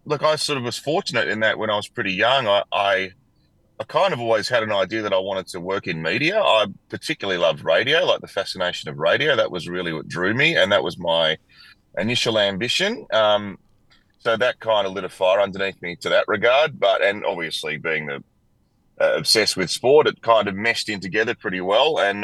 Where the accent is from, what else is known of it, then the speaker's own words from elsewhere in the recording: St Clair, New South Wales, Australia; also born or lived in Glenmore Park / Penrith; I grew up in St. Clair, mate, firstly, and did my primary schooling there and then moved to Glenmore Park, then lived a little bit of time in Penrith itself. So born and bred in the West.